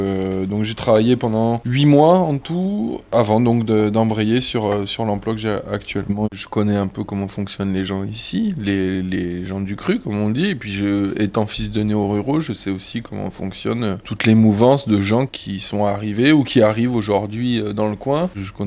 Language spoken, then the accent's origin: French; Brusque, Occitanie, France; Je viens d'un petit hameau qui s'appelle Brox, qui est sur la commune de Brusque. C'est dans le sud-sud d'Aveyron, à la frontière avec l'Hérault et le Tarn. Je viens d'un hameau de 7 habitants, où mes parents se sont installés dans les années 70.